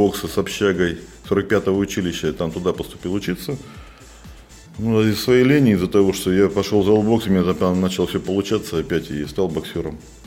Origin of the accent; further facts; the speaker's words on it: Yakutsk, Sakha Republic, Russia; Нет, я из Якутска, мои корни оттуда все, и мои родители, и все дедушки, и бабушки, все оттуда. Я якутянин, но не якут.